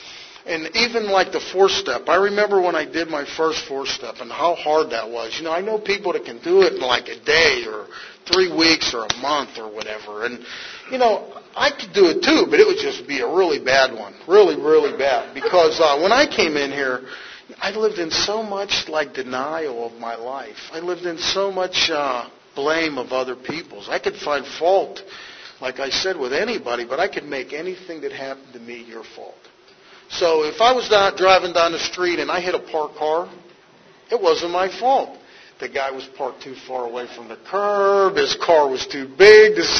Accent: Pittsburgh, Pennsylvania, United States; now in San Diego, United States; And I grew up in Pittsburgh, and I fished in the river for carp.

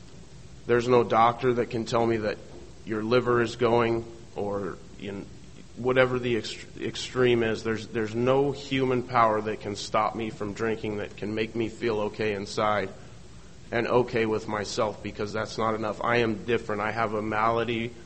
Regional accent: Las Vegas, Nevada, United States; now in Oceanside, United States; A little bit about me is I grew up in, I live in Oceanside now. I grew up in Las Vegas.

